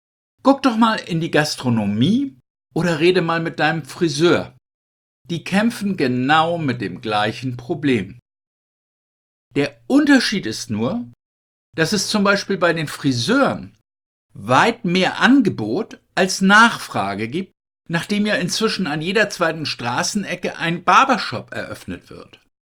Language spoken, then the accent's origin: German; Northern Germany, Germany; meiner Heimat, dem hohen Norden